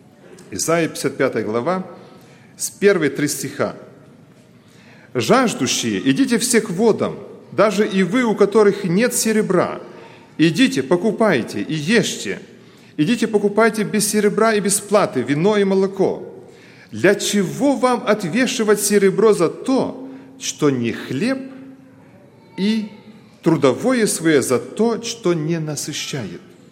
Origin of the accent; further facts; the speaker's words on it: Germany; Мы сами из Германии, может быть, и у нас тоже церковь в Дармштадте, это возле Франкфурта на Майне